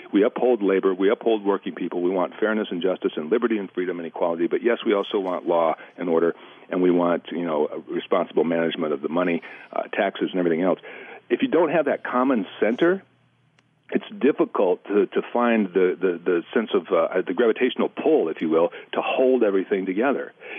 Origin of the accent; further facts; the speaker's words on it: Kentucky, United States; born there; Now, Kentucky, believe it or not, I don't sound like a hillbilly, but I was born in Kentucky.